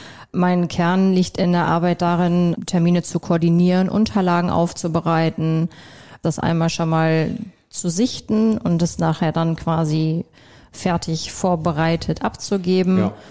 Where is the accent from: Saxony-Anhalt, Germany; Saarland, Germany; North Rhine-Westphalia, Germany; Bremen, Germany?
North Rhine-Westphalia, Germany; Essen; now in Dortmund, Germany; Ich wohne auch in Dortmund, aber komme ursprünglich aus Essen.